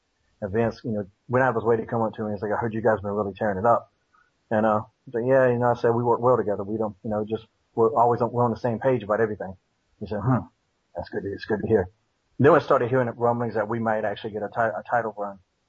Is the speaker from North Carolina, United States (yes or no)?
yes; North Carolina, United States; And I'm from North Carolina. I'm from Flair country.